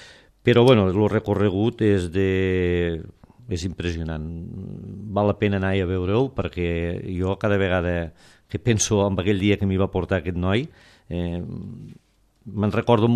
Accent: Falset, Catalonia, Spain; la gent som de Falset

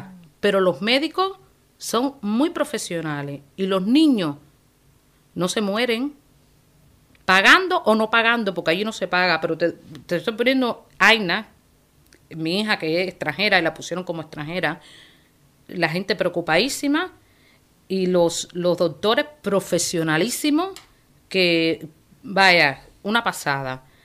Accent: Cuba; now in Spain; a mí me dicen de vivir en Cuba, chapo, yo sí me voy a vivir en mi país, mi tierra.

